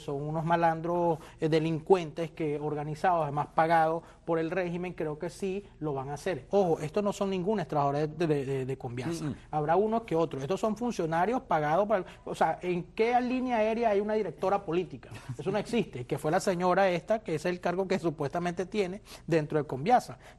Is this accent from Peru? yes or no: no; Venezuela; yo soy venezolano